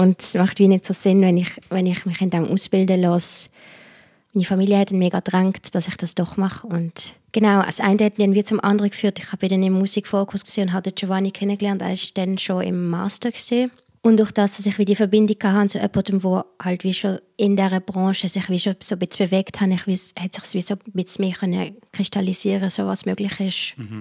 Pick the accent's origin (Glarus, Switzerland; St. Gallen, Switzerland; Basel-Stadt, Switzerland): Basel-Stadt, Switzerland; Basel; Ich bin hier geboren in Basel und aufgewachsen. Meine Familie ist... Ich würde so sagen, meine Mutter ist aus Brasilien und mein Vater ist halbe Brasilianer und halbe Schweizer. Wenn man das ausrechnet, macht mich das zu 3/4 Brasilianerin.